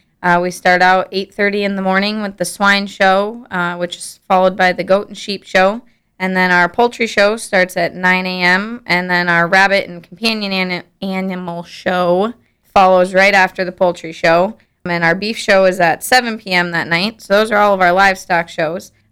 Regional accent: Yankton, South Dakota, United States; I'm from here.

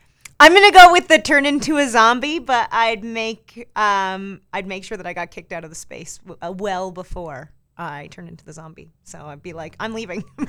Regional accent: Edmonton, Alberta, Canada; I grew up in Edmonton. It's going to be really exciting to go back.

